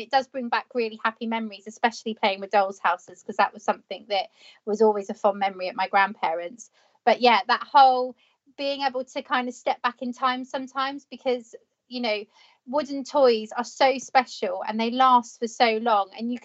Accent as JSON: {"language": "English", "town": "Weymouth", "region": "South West England", "country": "United Kingdom", "tie": "born or raised there", "said": "the company I was working for relocated from my hometown of Weymouth to London."}